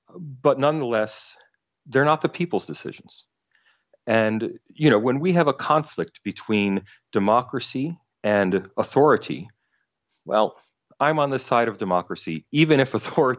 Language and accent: English; United States; now in Australia; You know, I'm American, mm-hmm, but I mm-hmm. teach at the University of Sydney.